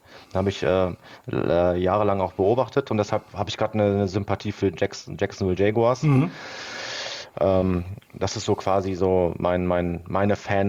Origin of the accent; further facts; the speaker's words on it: Duisburg, North Rhine-Westphalia, Germany; ich bin in Duisburg aufgewachsen